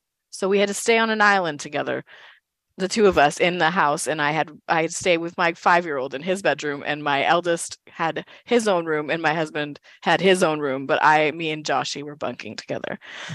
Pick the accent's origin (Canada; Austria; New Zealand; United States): Canada; Manitoba; now in Almonte, Canada; I'm from Northern Manitoba, but Almont, Ontario is one of the most magical places in the world.